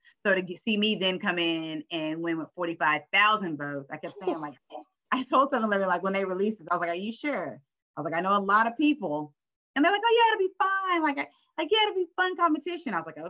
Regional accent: Dallas, Texas, United States; My father was a franchisee of 3 McDonald's whenever I was growing up in the Oak Cliff, Dallas area.

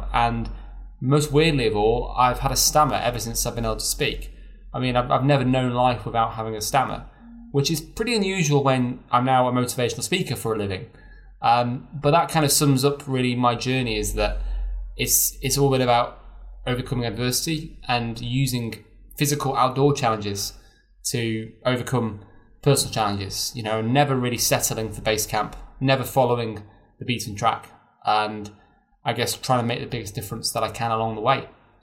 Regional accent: Chester, North West England, United Kingdom; I was brought up near Chester.

